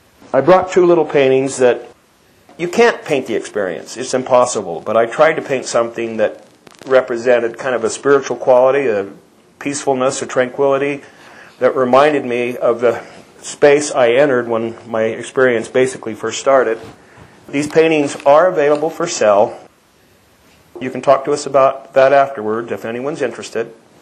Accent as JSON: {"language": "English", "town": "Rexburg", "region": "Idaho", "country": "United States", "tie": "born or raised there", "lives_now": "Utah, United States", "said": "I came from Rexburg, Idaho. That's where I grew up. I moved to Utah 20 years ago."}